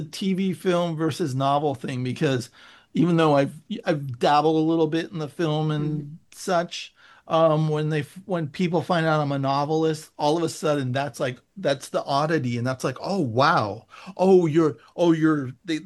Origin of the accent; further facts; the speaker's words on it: San Francisco, California, United States; now in Los Angeles, United States; moving down here taught me how much of a literary town Los Angeles is, and I thought San Francisco was a literary town